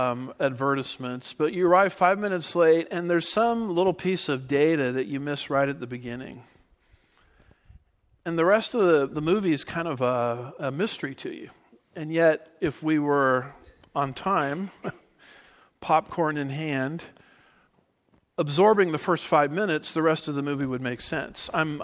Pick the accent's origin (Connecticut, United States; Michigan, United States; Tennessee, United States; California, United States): California, United States; I think of growing up in Southern California, going to the mountains sometimes